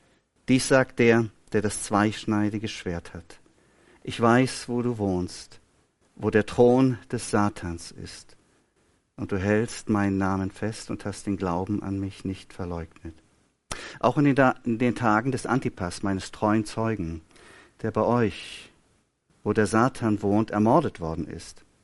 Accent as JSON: {"language": "German", "region": "North Rhine-Westphalia", "country": "Germany", "tie": "born or raised there", "said": "Das ist die Staudammbrücke von der zweitgrößten Trinkwassertalsperre Deutschlands, der Dünntalsperre. Meine Heimat."}